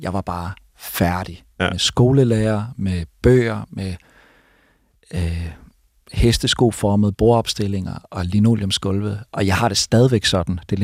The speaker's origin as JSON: {"language": "Danish", "town": "Aarhus", "region": "Central Denmark Region", "country": "Denmark", "tie": "born or raised there", "said": "Men jeg voksede op et stort, velfungerende, almennyttigt boligområde i en aarhusiansk forstad."}